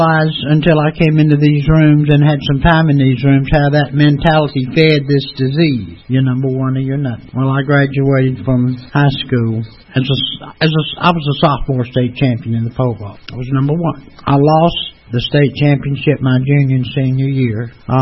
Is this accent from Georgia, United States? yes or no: yes; Atlanta, Georgia, United States; So, anyway, I was raised right here in Atlanta. Went to Northside High School.